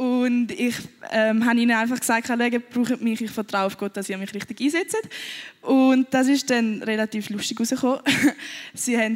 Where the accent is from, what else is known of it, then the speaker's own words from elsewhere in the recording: Switzerland; dass ich in der Schweiz geboren bin. Und ich glaube, als Schweizer hat man einfach so krasse Privilegien